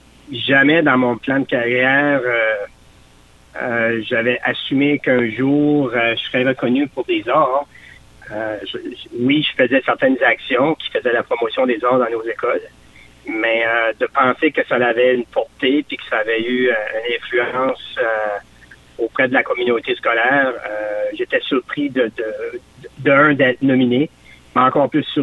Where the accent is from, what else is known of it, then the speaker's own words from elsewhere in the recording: Edmundston, New Brunswick, Canada; Ben moi, je suis originaire de la région d'Edmundston.